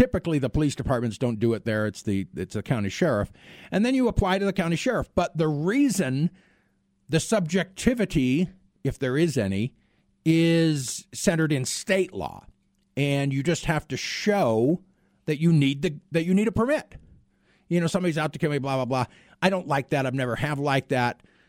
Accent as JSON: {"language": "English", "region": "California", "country": "United States", "said": "I come from the Republic of California, especially the Bay Area, the San Francisco Bay Area, the East Bay."}